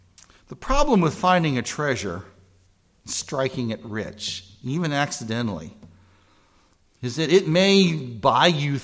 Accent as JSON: {"language": "English", "region": "Missouri", "country": "United States", "tie": "born or raised there", "said": "Growing up in Missouri, we all wanted to find Jesse James' cave because we just were persuaded there had to be bank money hidden inside there."}